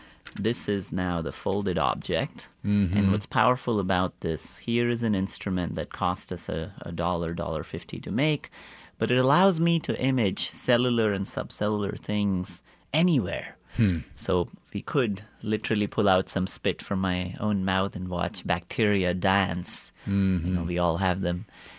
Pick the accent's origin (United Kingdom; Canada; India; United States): India; You know, I grew up in India